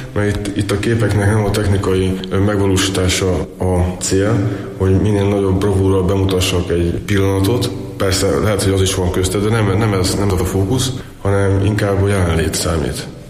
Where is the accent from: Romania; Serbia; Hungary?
Hungary; Sátoraljaújhely, Borsod-Abaúj-Zemplén; born there; nem véletlenül szülővárosom Sátoraljaújhely, és ez az első kép innen indul